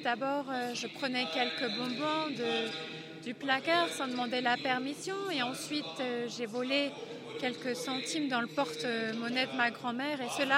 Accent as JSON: {"language": "French", "country": "Germany", "said": "je vis ici à la mission. Je suis d'Allemagne et j'ai vécu une bonne partie de ma vie en Allemagne jusqu'à ce que le Seigneur m'a appelé à vivre ici. Et j'ai grandi dans une famille chrétienne."}